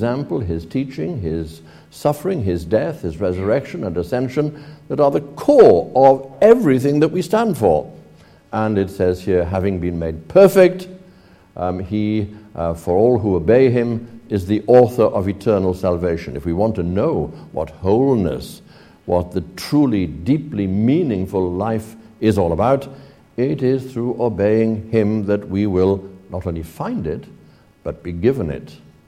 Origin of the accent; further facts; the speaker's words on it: Wales, United Kingdom; The little village, well, 6,000 or 7,000 people that I grew up in South Wales, bears many resemblances.